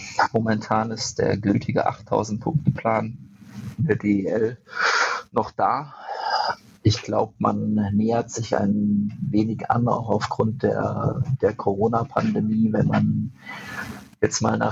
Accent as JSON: {"language": "German", "town": "Darmstadt", "region": "Hesse", "country": "Germany", "tie": "born or raised there", "said": "Ich erzähle mal gerne die Geschichte vom Fußballverein meiner Heimatstadt Darmstadt"}